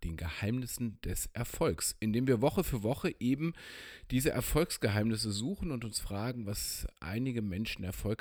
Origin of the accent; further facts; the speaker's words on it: Gelsenkirchen, North Rhine-Westphalia, Germany; born there; ich bin ja in Gelsenkirchen geboren, daher habe ich auch irgendwie eine ganz natürliche Distanz zu der Stadt Dortmund